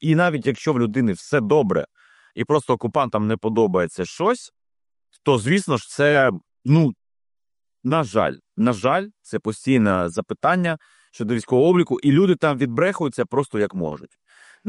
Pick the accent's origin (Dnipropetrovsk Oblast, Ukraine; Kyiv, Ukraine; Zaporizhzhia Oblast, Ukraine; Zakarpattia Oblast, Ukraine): Zaporizhzhia Oblast, Ukraine; Berdiansk; Свого часу в моє рідне місто Бердянськ заїжджала ціла там орда